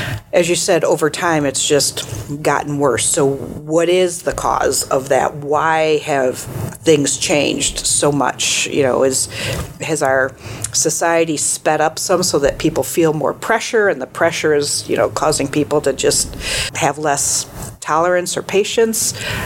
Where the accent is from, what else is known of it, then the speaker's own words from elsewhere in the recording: Michigan, United States; I mean, I grew up in Michigan where hunting is a big sport.